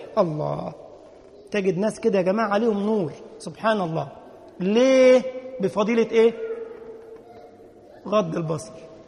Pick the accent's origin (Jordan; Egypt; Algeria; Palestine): Egypt; السيده زينب عندنا في بلدنا مصر المولد بتاعها بدع ومنكرات.